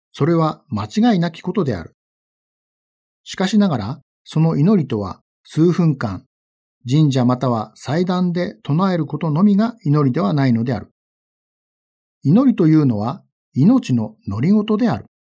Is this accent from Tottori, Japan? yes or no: no; Nakashibetsu, Hokkaido, Japan; 私の生まれ育ったところは、北海道の中標津で、北海道の東部、道東と呼ばれる酪農地帯です。 乳牛がたくさんいますが、人口が少ないところです。